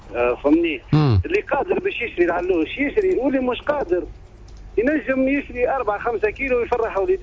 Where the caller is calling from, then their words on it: Sousse, Sousse Governorate, Tunisia